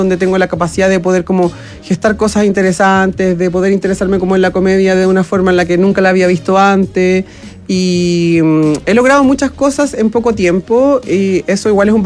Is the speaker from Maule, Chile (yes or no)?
yes; Cauquenes, Maule, Chile; also born or lived in San Carlos; No, en San Carlos, por supuesto. Por supuesto, por supuesto que sí. Y luego me voy a Cauquenes a los 10 años.